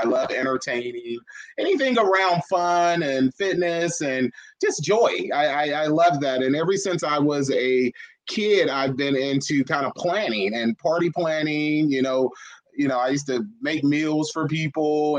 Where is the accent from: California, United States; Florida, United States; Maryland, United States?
California, United States; now in Stockton, United States; So a little bit about me. I am from the Bay Area. My wife, Angela, and I moved here in the late 90s. Set roots here in Stockton.